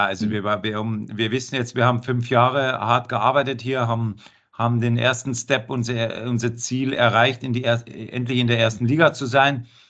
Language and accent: German; Bavaria, Germany; now in Frankfurt, Germany; Wo ich herkomme, in Bayern immer viel